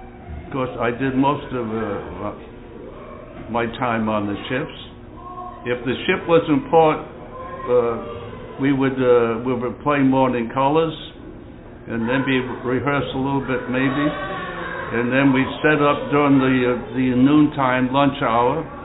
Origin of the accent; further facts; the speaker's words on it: Pawtucket, Rhode Island, United States; I was born in Pawtucket, Rhode Island, and I was raised there until we went through high school.